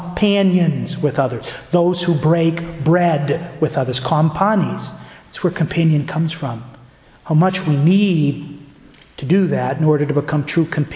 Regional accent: United States; I really needed to hear as an American who would eat fast food and then just do something else.

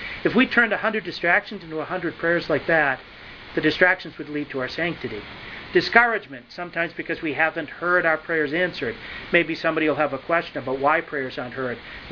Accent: New England, United States; accent: New England; If I've spoken too fast with my New England accent

